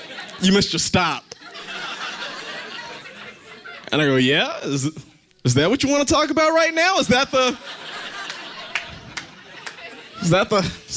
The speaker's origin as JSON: {"language": "English", "town": "Fort Worth", "region": "Texas", "country": "United States", "said": "And by the way, I know what I sound like. I'm not from any suburbs, I'm from Stop 6. I just sound like this, all right?"}